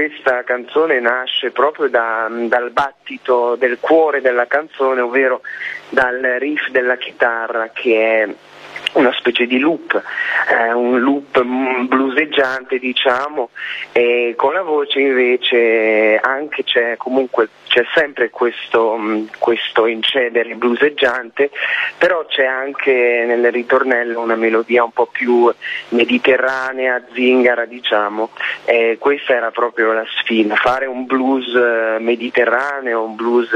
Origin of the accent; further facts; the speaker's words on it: France; Italian is a second language; also born or lived in Lyon; quando sono tornato in Francia, perché io sono francese, no?